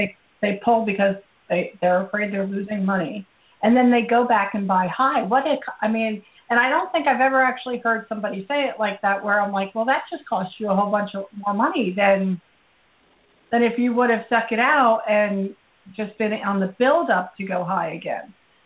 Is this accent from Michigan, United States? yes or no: no; Atlantic City, New Jersey, United States; So, you know, I'm from New Jersey, the Atlantic City area